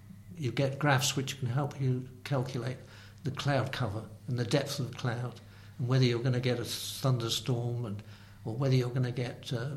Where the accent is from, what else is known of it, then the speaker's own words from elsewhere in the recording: England, United Kingdom; And we're English, aren't we? We're British. This little checkerboard country with little fields and things.